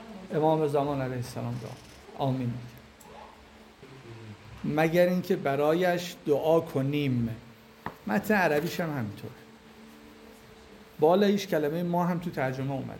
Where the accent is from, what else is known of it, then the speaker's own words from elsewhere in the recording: Iran; ما ایرانیم جلتر بریم